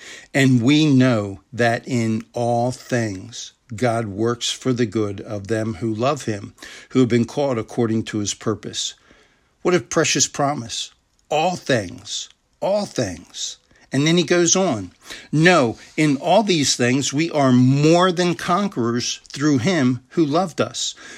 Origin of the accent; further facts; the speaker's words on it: Maryland, United States; I had the privilege of growing up in Baltimore County. My parents owned waterfront property on the Chesapeake Bay.